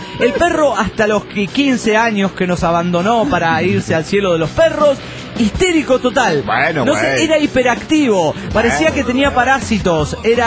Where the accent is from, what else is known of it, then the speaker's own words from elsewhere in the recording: Monterrey, Nuevo León, Mexico; de Monterrey.